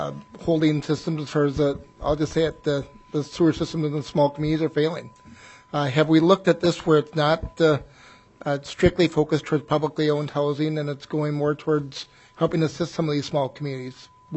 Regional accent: Minnesota, United States; a lot of you are aware, I'm actually from Greater Minnesota.

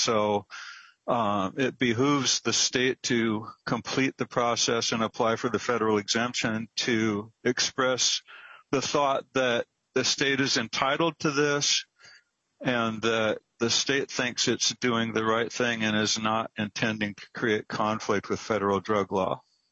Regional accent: Iowa, United States; I'm from Iowa.

